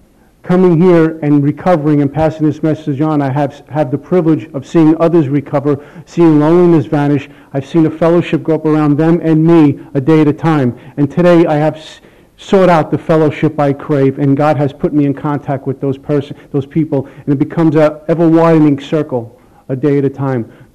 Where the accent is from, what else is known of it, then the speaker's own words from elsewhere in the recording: Brooklyn, New York, United States; I grew up in Bensonhurst, Brooklyn.